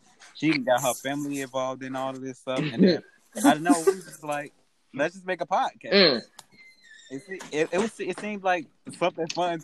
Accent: Atlanta, Georgia, United States; I'm from Atlanta.

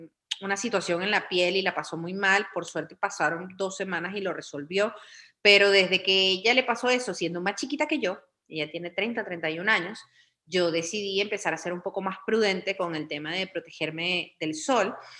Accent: Venezuela; es horrible, horrible como venezolano lo que uno ha tenido que hacer

